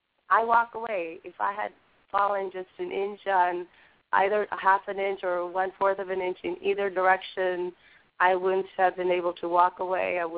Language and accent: English; India; born there; I'm from a Hindu background. I was born in India.